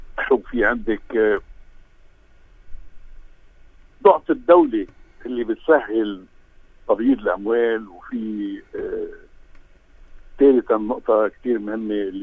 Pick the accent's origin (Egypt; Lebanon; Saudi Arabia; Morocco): Lebanon; بيضايقنا كلبنانيين